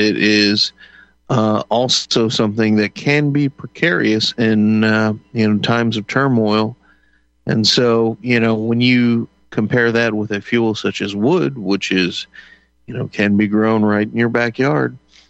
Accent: Houston, Texas, United States; You know, and I grew up in Houston, so you know, I worked in the oil and gas.

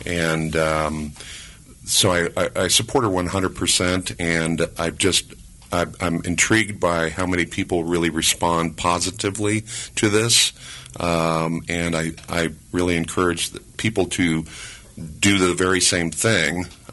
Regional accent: Chicago, Illinois, United States; I'm from a little town north of here called Chicago. And growing up in Chicago, there's just this eternal glow over the city.

